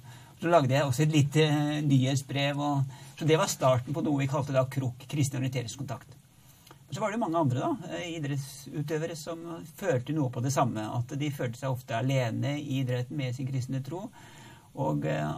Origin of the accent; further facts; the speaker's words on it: Porsgrunn, Telemark, Norway; Og så ble jeg også med i det kristne ungdomsarbeidet hjemme i Porsgrunn.